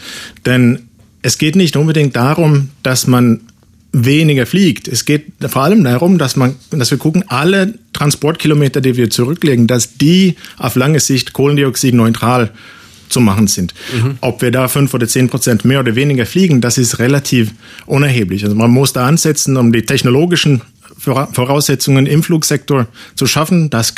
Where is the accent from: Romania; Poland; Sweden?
Sweden; Ich komme selber aus einem von diesen Ländern. Ich komme aus Schweden.